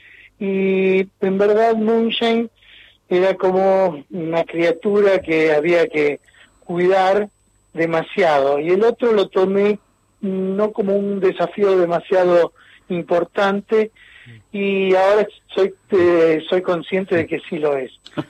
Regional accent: Córdoba, Argentina; now in Rosario, Argentina; yo soy hijo adoptado de Rosario. Mi niñez fue en la provincia de Córdoba, y en un pueblo muy chico donde no había prácticamente referencia de todo lo que relacionado con la historieta.

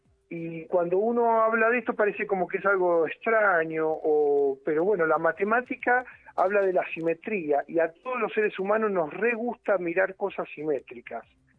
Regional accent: San Luis, Argentina; nosotros los de digo Capital, pero somos algunos de Juan Acolay, otros somos de Potrero de los Funes

